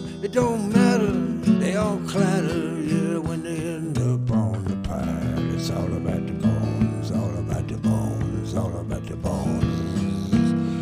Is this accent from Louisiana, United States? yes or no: yes; New Orleans, Louisiana, United States; when I was growing up in New Orleans, my next door neighbor's name was Boudreau.